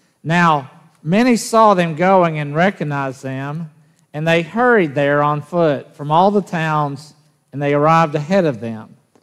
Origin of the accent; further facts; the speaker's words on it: Jackson, Tennessee, United States; There was no such thing as kindergarten when I was growing up in Jackson, Tennessee.